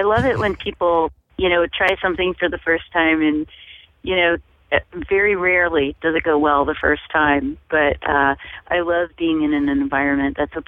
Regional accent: Kansas City, Missouri, United States; growing up in Kansas City, Missouri, and then Kansas City, Kansas.

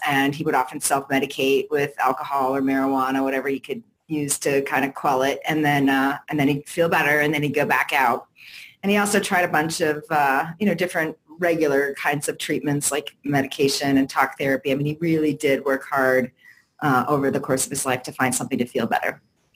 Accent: Connecticut, United States; born there; now in Denver, United States; I was born in Connecticut, but not a New Englander. Mm. I moved out to Denver in 1990

